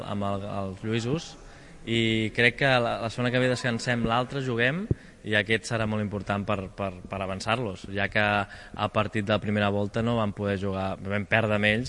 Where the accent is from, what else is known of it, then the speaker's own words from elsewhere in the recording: Terrassa, Catalonia, Spain; Jo sóc de Terrassa i ja els coneixia a tots els que juguen.